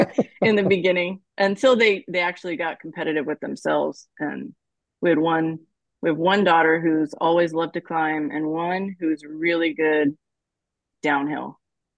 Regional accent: Ohio, United States; moved away as an adult; now in Visalia, United States; No, I grew up in Ohio.

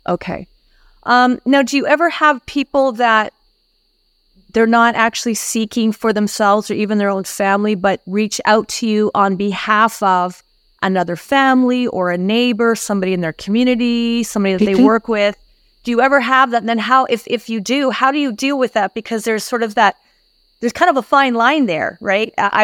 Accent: Canada; now in United States; I'm from Canada, so we have a little bit more of a break between Thanksgiving and Christmas.

